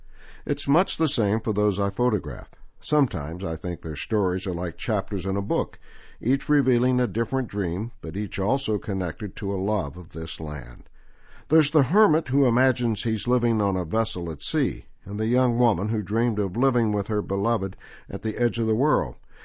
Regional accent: Dikson, Krasnoyarsk Krai, Russia; moved away as an adult; I left my hometown of Dixie, a remote seaport on the shore of Russia's Laptev Sea, years ago to live in big cities in different countries.

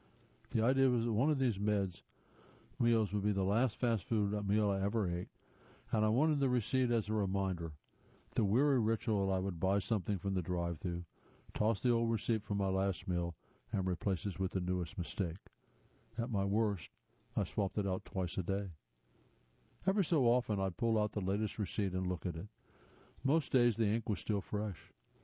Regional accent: Brunswick, Georgia, United States; Willie's Weenie Wagon in my hometown of Brunswick, Georgia, was my third place for a lot of years.

